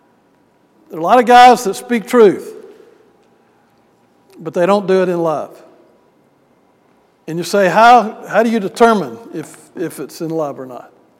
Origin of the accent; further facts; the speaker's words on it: Birmingham, Alabama, United States; I was going to start the work in May after graduation, and had a chance to go home to Birmingham.